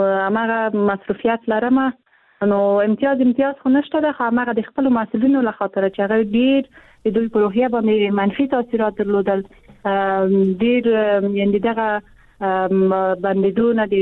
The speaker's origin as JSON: {"language": "Pashto", "country": "Afghanistan", "tie": "born there", "said": "زه په افغانستان کې پیدا شوم زه د افغانستان یو جلی"}